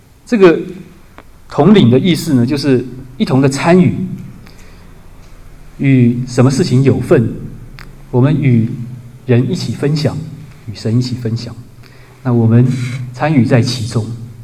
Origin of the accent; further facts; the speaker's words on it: China; 对我们中国人说就是米饭